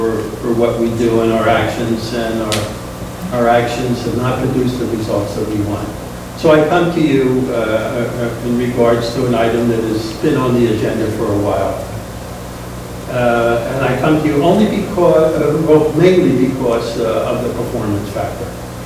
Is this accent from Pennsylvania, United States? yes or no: yes; Glenside, Pennsylvania, United States; I'm from Glenside, Pennsylvania.